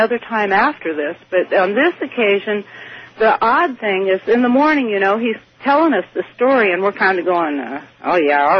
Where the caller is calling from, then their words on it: California, United States; I'm calling from Northern California.